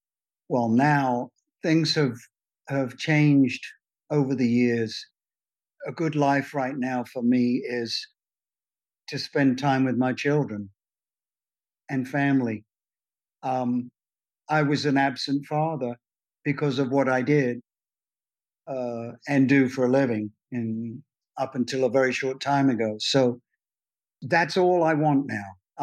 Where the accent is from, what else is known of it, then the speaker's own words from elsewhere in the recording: United States; Because I've got to go home. I'm American. I'm a US citizen, but I'm also a UK citizen.